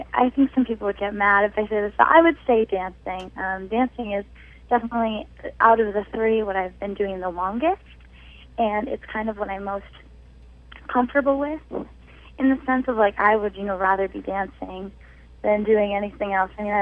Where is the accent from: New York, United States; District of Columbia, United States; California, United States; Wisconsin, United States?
New York, United States; Growing up in Central New York where it's cold all year round.